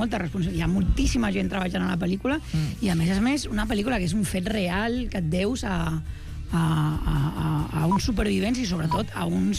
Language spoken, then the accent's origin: Catalan; Barcelona, Catalonia, Spain; jo soc de la Trinitat